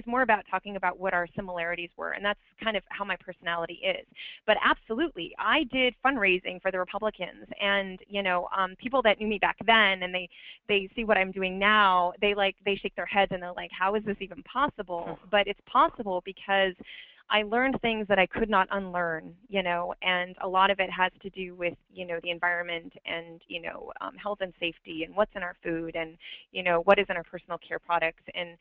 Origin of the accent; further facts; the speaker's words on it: California, United States; And I grew up in a conservative household, just like Robin had. She is in Texas. I'm from California.